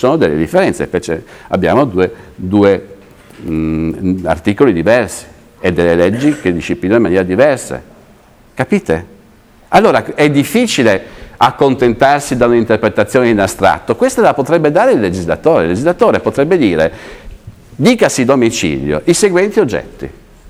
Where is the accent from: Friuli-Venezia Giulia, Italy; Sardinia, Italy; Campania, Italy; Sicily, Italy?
Friuli-Venezia Giulia, Italy; Trieste; Io vengo da Trieste, Trieste è sotto, io vengo anche da Trieste